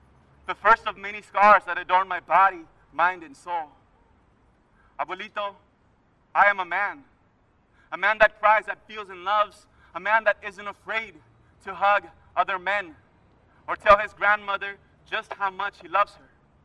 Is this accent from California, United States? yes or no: yes; San Jose, California, United States; I'm from San Jose, California.